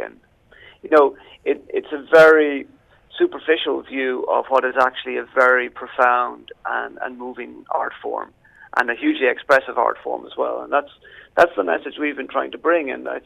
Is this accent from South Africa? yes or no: no; Ireland; And as an Irish person, especially an Irish person who loves that music